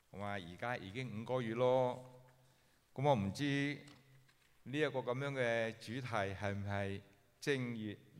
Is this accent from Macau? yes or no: no; Malaysia; moved away; also born or lived in Hong Kong; 我本身是潮州人，我在马来西亚长大，咁啊后嚟去到香港就学啲啊半淡水嘅广东话，